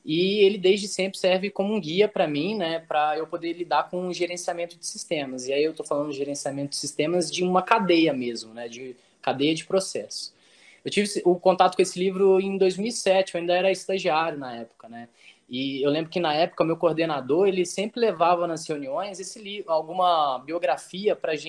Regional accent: Cataguases, Minas Gerais, Brazil; born there; now in São Paulo, Brazil; eu sou nascido em Cataguases, uma cidadezinha lá do interior de Minas, né? É, bem pequenininha, vim aqui para São Paulo, né? Já moro aqui há 13 anos.

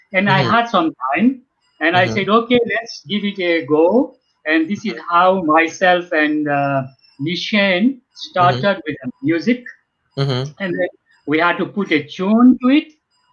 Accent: Mauritius; moved away as an adult; now in South Africa; I'm originally from Mauritius.

